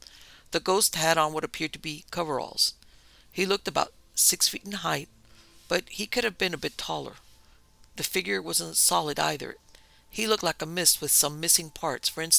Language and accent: English; Pennsylvania, United States; I grew up in Pennsylvania, but we visited West Virginia a lot.